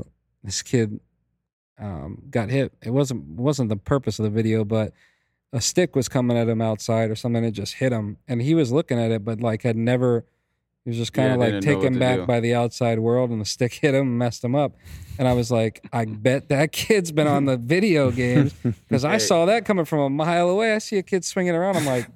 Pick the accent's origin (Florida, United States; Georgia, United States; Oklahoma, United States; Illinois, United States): Florida, United States; Miami; I grew up in Miami. My parents, if I didn't come home, it was like, they'll be all right.